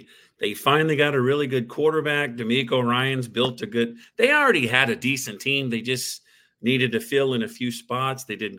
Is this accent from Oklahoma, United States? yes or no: yes; Oklahoma, United States; now in Texas, United States; I grew up in Oklahoma, and we got snow every year, and we got ice.